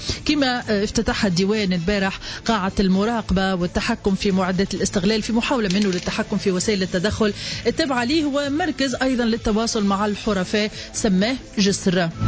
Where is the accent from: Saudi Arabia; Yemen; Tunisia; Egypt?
Tunisia; وباش تشارك فيها بلادنا تونس.